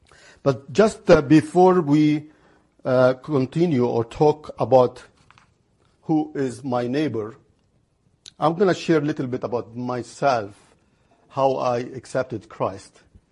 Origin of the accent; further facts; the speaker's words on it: Lebanon; now in Milwaukee, United States; I'm originally from Lebanon, American Lebanese now, praise God.